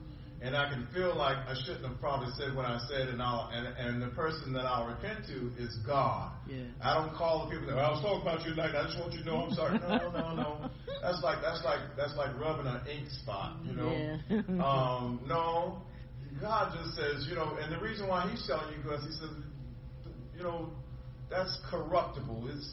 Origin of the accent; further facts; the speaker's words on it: Philadelphia, Pennsylvania, United States; because I grew up in West Philly, and that sure isn't bird the suburbs.